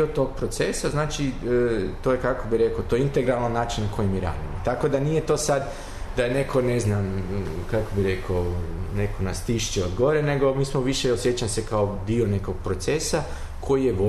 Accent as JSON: {"language": "Serbian", "town": "Zagreb", "region": "City of Zagreb", "country": "Croatia", "tie": "born or raised there", "also_born_or_lived": "Makarska / United States", "moved": "as an adult", "lives_now": "Basel, Switzerland", "said": "znači ja sam rođen u Makarskoj, inače. U Zagrebu sam odrastao, išao u školu, završio srednju školu i posle srednje škole sam otišao na studije arhitekture u Americi"}